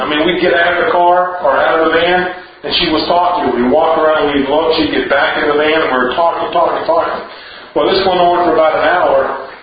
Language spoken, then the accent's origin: English; United States; I'm just not going to say anything and see if they can tell I'm an American.